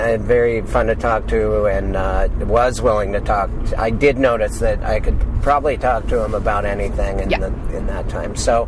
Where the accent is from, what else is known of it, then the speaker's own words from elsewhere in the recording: Montana, United States; No, I grew up in Montana and no one did.